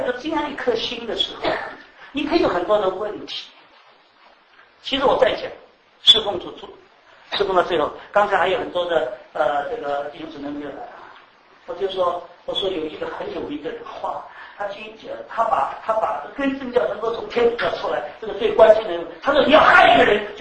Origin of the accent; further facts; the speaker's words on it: China; 至少对我们中国人来讲没有意义。